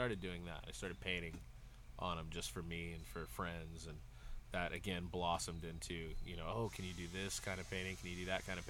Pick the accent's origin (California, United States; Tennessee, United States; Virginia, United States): California, United States; coming from growing up in the Bay and surfing all the time, coming here being landlocked